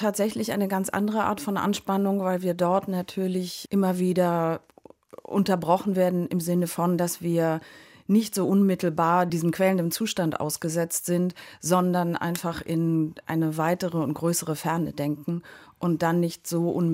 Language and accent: German; Berlin, Germany; ich glaube, dass tatsächlich meine Erfahrung als Berlinerin mich auch sehr geprägt hat, weil ich schon in früher Kindheit damit vertraut war, dass es eben Grenzen gibt